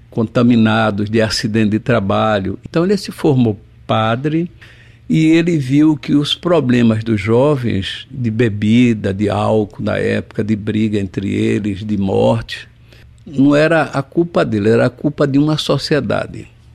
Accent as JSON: {"language": "Portuguese", "town": "Olinda", "region": "Pernambuco", "country": "Brazil", "tie": "born or raised there", "said": "eu, na verdade, nasci em Beberibe, Olinda, ali por trás da igreja de Beberibe, Olinda. Depois moramos aqui em Salgadinho"}